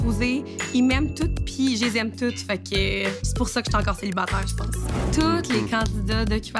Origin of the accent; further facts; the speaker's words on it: Quebec City, Quebec, Canada; je viens de Québec.